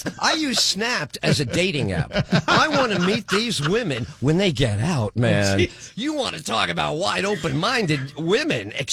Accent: Bronx, New York, United States; I mean, we saw that all the time growing up in the Bronx.

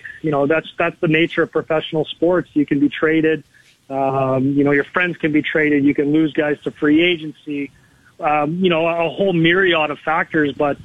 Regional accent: Ontario, Canada; Well, I mean, I was from the Toronto, or I am from the Toronto area too

